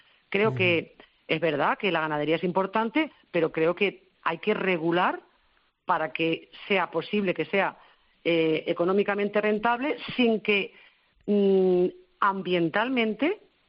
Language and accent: Spanish; Quintana del Rey, Castilla-La Mancha, Spain; Mi pueblo, Quintana del Rey, es una zona vulnerable por el tema de los nitratos